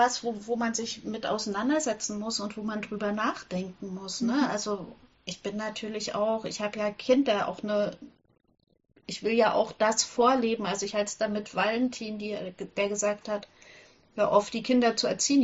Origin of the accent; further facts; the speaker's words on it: Thuringia, Germany; Ich glaube, ich komme aus Thüringen, ich bin da aufgewachsen und ich kann mich noch an die Spinnstuben auf den Dörfern erinnern